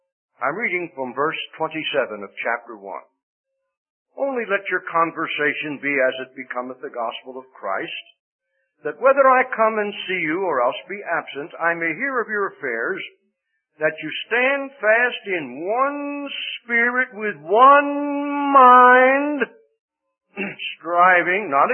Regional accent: Pennsylvania, United States; where I was born and raised in the Pennsylvania Dutch country, we would say they're loggerheads.

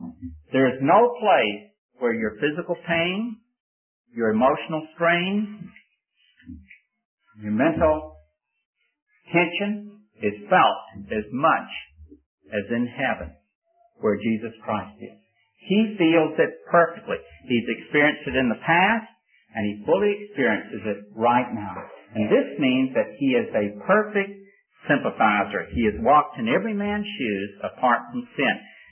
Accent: Memphis, Tennessee, United States; I was right down visiting in the part of the country where I was raised in Memphis, Tennessee.

